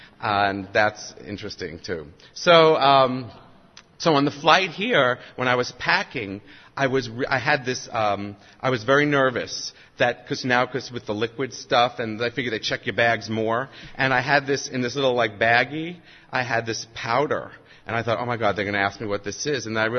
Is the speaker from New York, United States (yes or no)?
yes; New York, United States; I grew up in New York. I'm the middle of three children. My parents are first generation Russian, Romanian, Jewish immigrant.